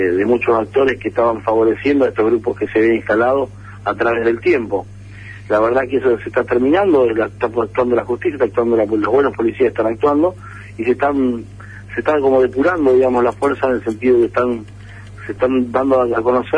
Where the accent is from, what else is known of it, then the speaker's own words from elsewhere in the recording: Santa Fe, Argentina; tenemos que dar el ejemplo como santafesinos